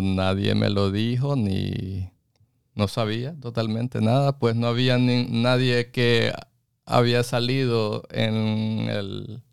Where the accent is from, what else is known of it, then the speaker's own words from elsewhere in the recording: Honduras; Yo soy hondureño.